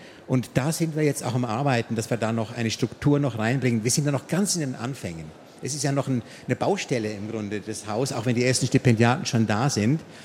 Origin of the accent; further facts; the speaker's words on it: United States; ich bin Amerikaner. Und ich bin eigentlich verpflichtet, obwohl ich auch deutscher Staatsbürger bin